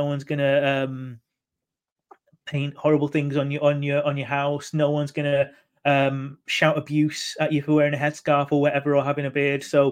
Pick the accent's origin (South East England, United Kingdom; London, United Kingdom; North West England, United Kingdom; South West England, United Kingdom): North West England, United Kingdom; Manchester; I had Pakistani heritage and I was proud of that Pakistani heritage, but I was Mancunian. I was born in Manchester. I'm Mancunian. And like, I grew up with that sense.